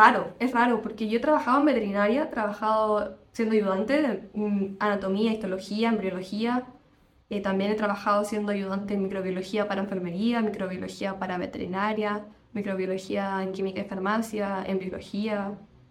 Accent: Chile; Porque yo soy de región, yo no soy de Santiago

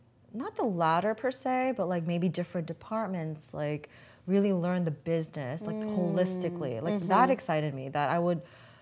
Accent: New York, United States; So I'm from, born and raised in New York. Mm-hmm. So like Staten Island, Queens, Frolics, Brooklyn, Long Island. I'm mostly Long Island.

